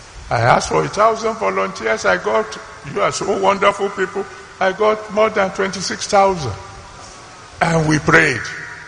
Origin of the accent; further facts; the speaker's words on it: Nigeria; as a Nigerian, every one of you, you are all Nigerians